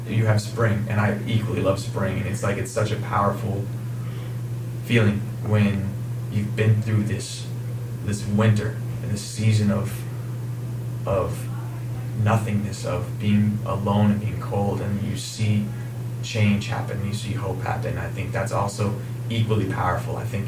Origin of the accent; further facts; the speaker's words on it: Midwest, United States; I'm from the Midwest.